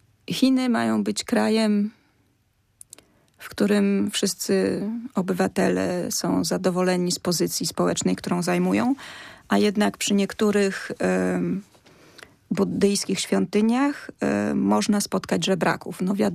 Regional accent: Wrocław, Lower Silesian Voivodeship, Poland; born there; Urodziłam się we Wrocławiu. Moi dziadkowie pochowani są we Wrocławiu

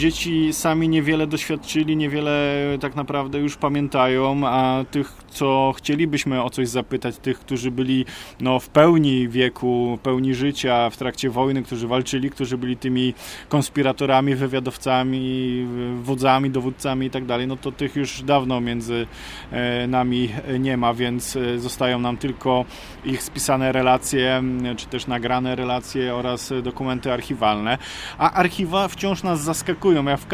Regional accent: Bydgoszcz, Kuyavian-Pomeranian Voivodeship, Poland; Do tego jestem też bydgoszczaninem

